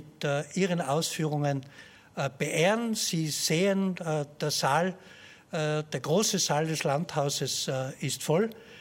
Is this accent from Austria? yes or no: yes; Innsbruck, Tyrol, Austria; Und unsere Freude und unser Stolz als Tiroler, als Innsbrucker ist es, dass dieses ständige Sekretariat hier in Innsbruck angesiedelt ist